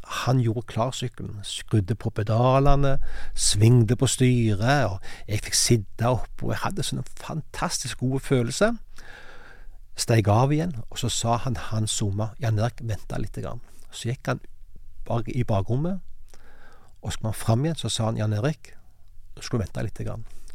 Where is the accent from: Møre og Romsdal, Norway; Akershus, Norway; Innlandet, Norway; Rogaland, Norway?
Rogaland, Norway; Hana; Jeg kom fra Hana, utenfor Sandnes. Der hadde jeg mange gode kompiser.